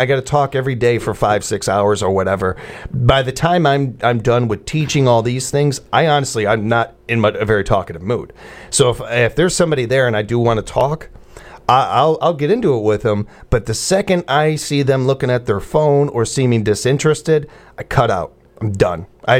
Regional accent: Midwest, United States; also born or lived in California; reminded me of living out in California and how much I missed winter. I never would have thought that as a kid growing up in the Midwest

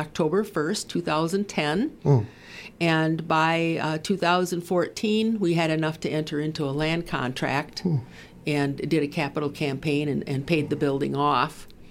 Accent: Eau Claire, Wisconsin, United States; now in Marshfield, United States; I'm from Eau Claire is where I grew up, okay. But I have now lived in Marshfield for 35 years, so it's home.

